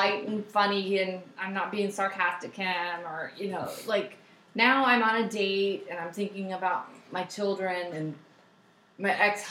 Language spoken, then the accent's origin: English; the South, United States; Well, I'm from the South and you always have to have manners.